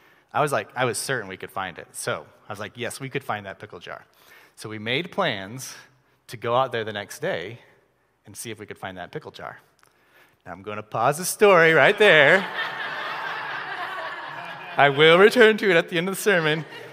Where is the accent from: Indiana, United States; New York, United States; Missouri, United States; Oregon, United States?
Missouri, United States; I grew up in Missouri, not from Chicago. My family lived in a small subdivision outside of a small town.